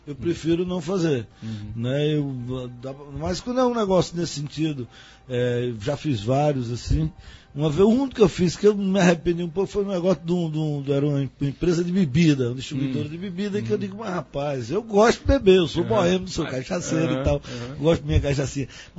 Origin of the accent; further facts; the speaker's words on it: Afogados da Ingazeira, Pernambuco, Brazil; also born or lived in Guaraci; eu sou do Pajeú, nasci em Guaraci, mas eu sou de Afogado, dependendo do momento.